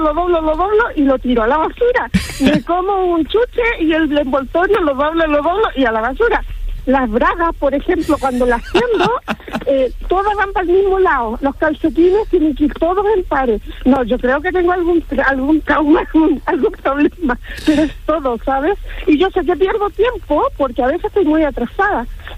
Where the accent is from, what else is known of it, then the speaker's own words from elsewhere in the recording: Chile; now in Spain; De Chile.